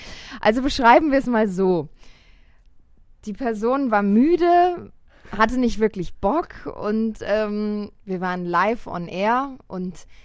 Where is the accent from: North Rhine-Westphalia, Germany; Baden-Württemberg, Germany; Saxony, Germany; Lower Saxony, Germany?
Baden-Württemberg, Germany; Ich bin ja im Schwarzwald groß geworden, das heißt auch mit Bergen groß geworden